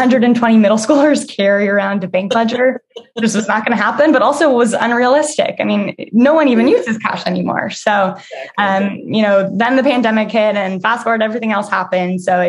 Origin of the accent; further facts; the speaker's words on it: Virginia, United States; I moved back to Washington, D.C., where I grew up outside in Virginia.